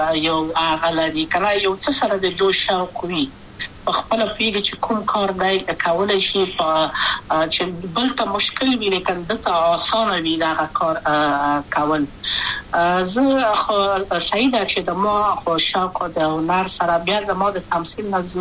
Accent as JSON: {"language": "Pashto", "region": "Kabul", "country": "Afghanistan", "tie": "born or raised there", "also_born_or_lived": "Maidan Wardak", "said": "د پلار می د وردګو ولایت خلګنس چې کېدلې د کابل په تختپل سیمه کې یم او لویا شویم کابل که یم"}